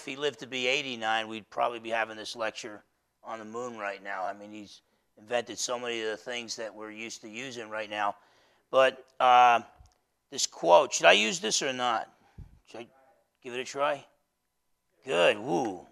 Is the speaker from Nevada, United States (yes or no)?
no; Bremerton, Washington, United States; the way I talk, I'm not from around here. You might have figured it out. I'm from Bremerton.